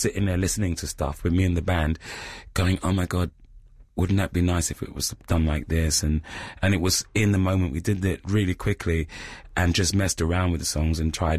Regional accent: London, United Kingdom; when I was about 8, 9, I moved to South London, and I still now consider myself South Londoner.

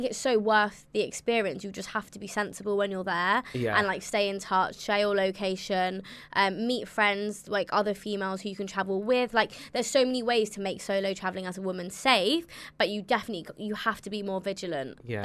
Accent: India; Yeah, I think especially as an Indian woman, it's not really that common to go solo traveling.

